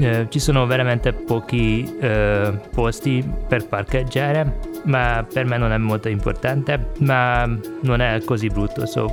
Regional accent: Budapest, Hungary; Italian is a second language; now in Cagliari, Italy; Vengo da Budapest, Ungheria.

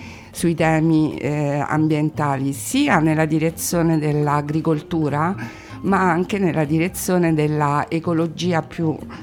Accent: Latina, Lazio, Italy; Sono nata e cresciuta a Latina, Agropontino, zona di bonifica degli anni 30, con nonni veneti dall'altra parte, da parte di madre, bonificatori.

